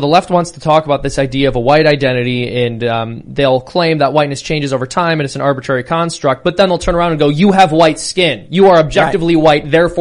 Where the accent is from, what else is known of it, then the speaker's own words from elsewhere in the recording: Ireland; I'm Irish.